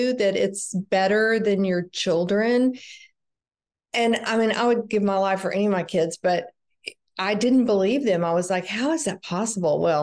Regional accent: South Carolina, United States; now in Dallas, United States; We grew up in the East, South Carolina. We were high school sweethearts and then married.

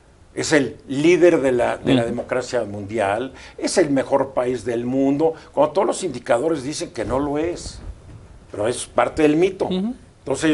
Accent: Mexico; los malos somos los mexicanos.

